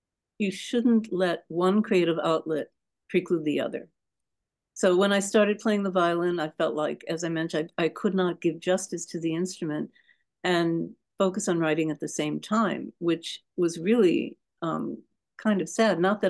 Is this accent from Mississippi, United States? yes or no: no; Detroit, Michigan, United States; when I was in grade school, when I was growing up in Detroit, believe it or not, back then, 100 years ago.